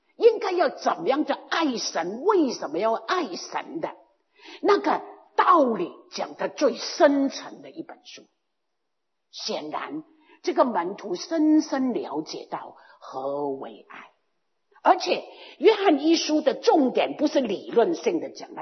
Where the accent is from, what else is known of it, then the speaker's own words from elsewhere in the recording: Guangdong, China; 我们是广东人啊，广东人就知道哪一样东西是最重要的